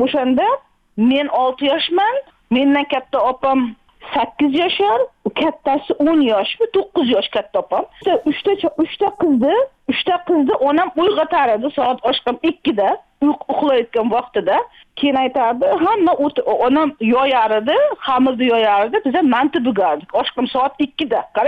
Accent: Chelak, Samarqand Region, Uzbekistan; born there; Men Samarqand oblast, Payariq rayon, Chelak shahri, Xo'jobod mahallasida … dunyoga kelganman 69-yilda.

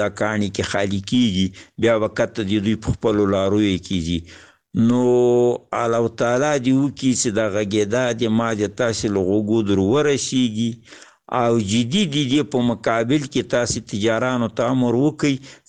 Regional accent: Paktia, Afghanistan; د پکتیا د ولایت یو کامی سپینګیری،

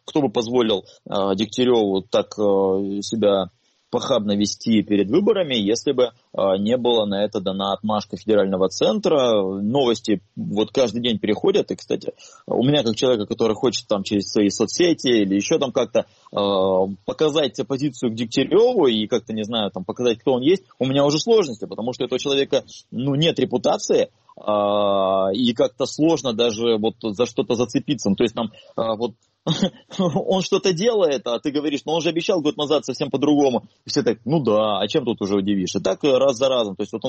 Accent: Khabarovsk, Khabarovsk Krai, Russia; как любой хабаровчанин и патриот своего города

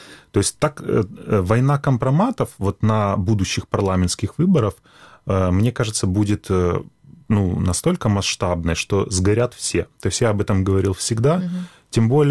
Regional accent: Sevastopol, Crimea, Ukraine; я просто думаю на русском языке. Угу. Поэтому, так как я крымчанин и севастополец, то я, в принципе, даже в школе у нас не было такого предмета, как украинский язык. Да, я абсолютно хорошо его понимаю

